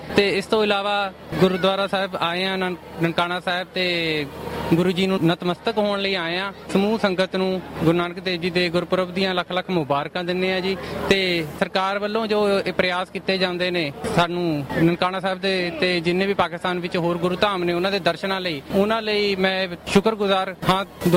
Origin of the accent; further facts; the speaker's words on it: Chandigarh, India; ਮੈਂ ਚੰਡੀਗੜ੍ਹ ਤੋਂ ਆਇਆ।